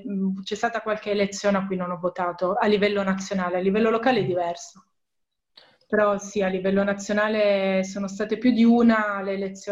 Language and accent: Italian; Turin, Piedmont, Italy; io vengo da Torino